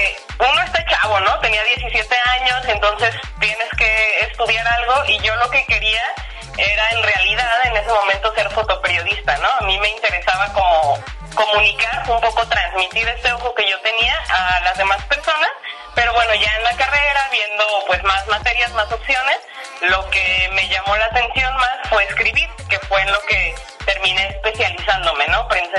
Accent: Guadalajara, Jalisco, Mexico; yo nací en Guadalajara, yo soy del oriente de Guadalajara

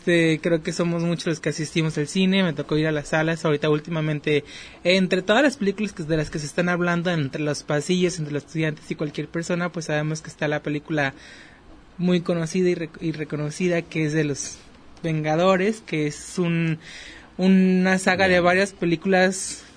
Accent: Mexico; como mexicanos

